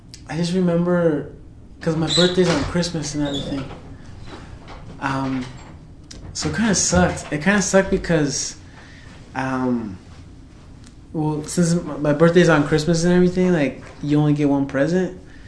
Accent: Wittmann, Arizona, United States; I was born here in Arizona, and my parents are from Michoacán, Mexico. I've lived basically my whole life in Whitman, Arizona, which is far, far away from here and from Tempe, I think 56 miles.

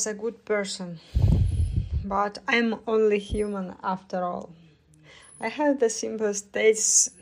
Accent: Kazan, Tatarstan, Russia; born there; English is a second language; I was born in Kazan, Republic of Tatarstan. I'm 30 years old. I am Tatar. I finished Kazan State Medical University

